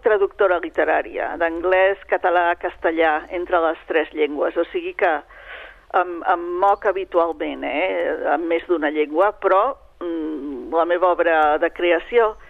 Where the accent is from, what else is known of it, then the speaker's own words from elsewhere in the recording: Catalonia, Spain; first language Catalan; jo he optat per la meva llengua perquè escric sobre Catalunya, també em desplaço a altres llocs i tinc un llibre sobre Amèrica, però la meva primera llengua és el català